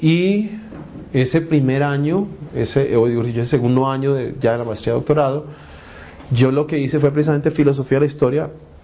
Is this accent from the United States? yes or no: yes; United States; Spanish is a second language; moved away as an adult; now in Colombia; Yo como norteamericano solicité para venir a Colombia, como profesor norteamericano